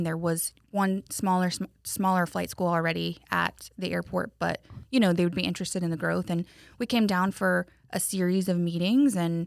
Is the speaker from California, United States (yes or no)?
no; Tallahassee, Florida, United States; also born or lived in North Carolina; So I grew up in Tallahassee, went to college at Florida State.